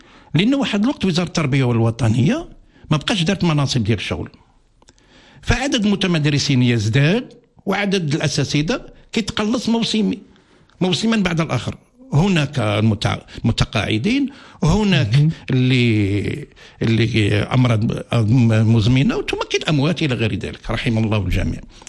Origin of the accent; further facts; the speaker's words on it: Morocco; اذا الرقم ديال البطاله عندنا في المغرب نقص